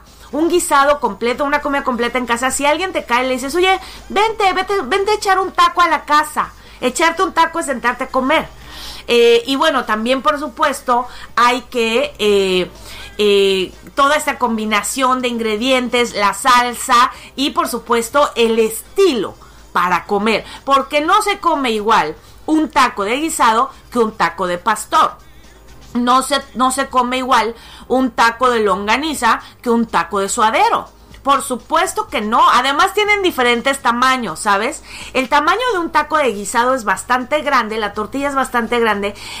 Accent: Mexico; hay cosas que no se pueden dar de ninguna manera en nuestra cabeza como mexicanos

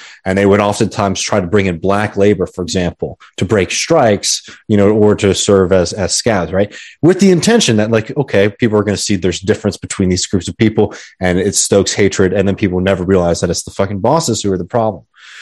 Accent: Texas, United States; I have to say again, as a Texan, like this is not my history, but it's something I can draw a lot of inspiration from.

